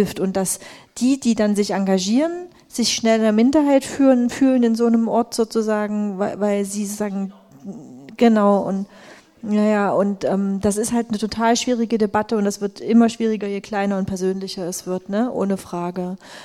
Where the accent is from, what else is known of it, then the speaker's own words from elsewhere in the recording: Dresden, Saxony, Germany; Ich als Dresdnerin kann sehr gut nachempfinden